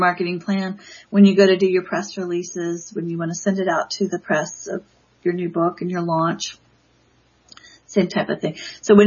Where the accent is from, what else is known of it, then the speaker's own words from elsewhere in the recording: Virginia Beach, Virginia, United States; now in Richmond, United States; We've lived here for 26 years. I grew up in Virginia Beach, and then we moved here.